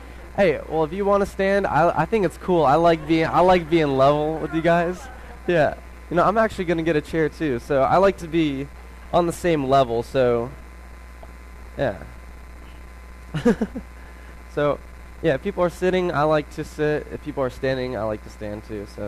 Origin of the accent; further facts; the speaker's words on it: Virginia, United States; also born or lived in Denver / Florida / California; I was born in Denver, Colorado. I moved to Florida, moved to California, and then moved to Virginia when I was six.